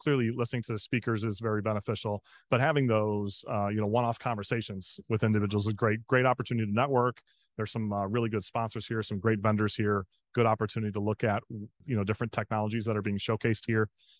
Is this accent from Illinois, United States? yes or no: no; Detroit, Michigan, United States; So I'm a native of Michigan and was born and raised in Detroit.